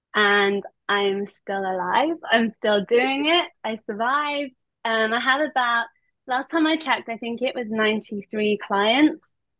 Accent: United Kingdom; I am British.

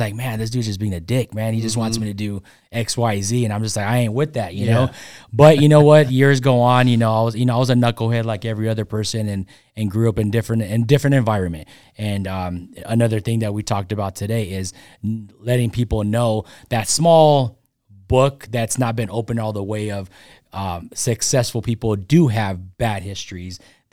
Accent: Pomona, California, United States; I grew up in Pomona, California.

